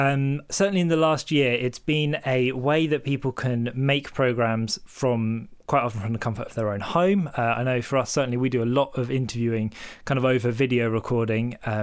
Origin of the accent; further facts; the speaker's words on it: Hythe, South East England, United Kingdom; born there; Yeah, so I would normally tell people I was born in Southampton because not a lot of people know where Hythe is, but I was actually born in Hythe, which is, of course, just across the water from Southampton.